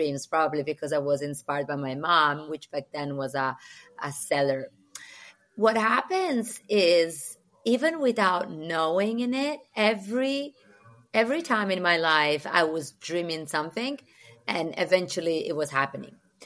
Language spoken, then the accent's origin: English; Sardinia, Italy; English is a second language; moved away as an adult; now in New York, United States; I left my island where I grew up in Sardinia, for the first time at age 18. Mm-hmm. I learned basic English in college, and I didn't become sort of fluent until I was 28. And now I'm living in New York with my family